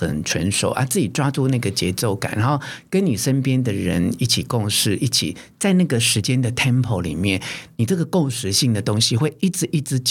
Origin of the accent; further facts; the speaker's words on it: Taiwan; 我看我们台湾人都说